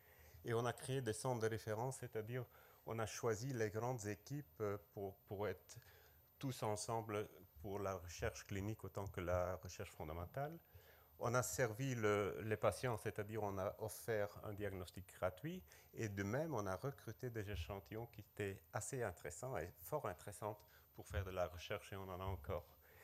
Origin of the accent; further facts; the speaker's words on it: Flanders, Belgium; est-ce que je viens en tant que Belge? Mais là, comme je suis flamand